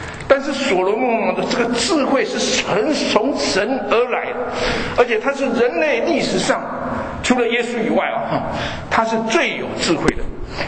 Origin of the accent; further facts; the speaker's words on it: Taiwan; 我在台湾长大，这样台湾很多这个民间的宗教